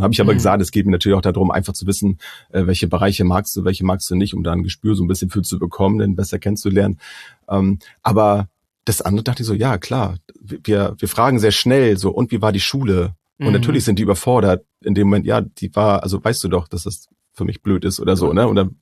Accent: Schleswig-Holstein, Germany; wir kommen ja nur hier aus Schleswig-Holstein

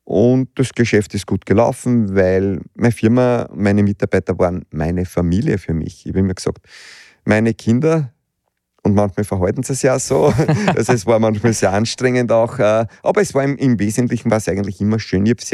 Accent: Lower Austria, Austria; ich bin aufgewachsen im Waldviertel. Wir hatten einen kleinen Bauernhof zur Selbstversorgung.

